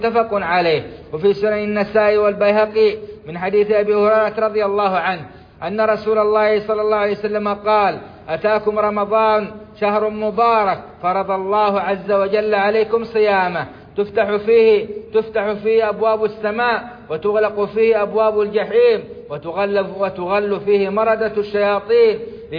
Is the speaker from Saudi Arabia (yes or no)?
yes; Saudi Arabia; بلادنا السعودية حرسها الله